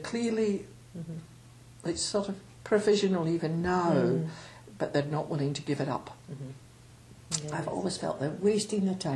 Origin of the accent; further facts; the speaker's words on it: Scotland, United Kingdom; The only time I'm utterly certain that I'm Scottish is mm-hmm. when the All Blacks are playing Scotland.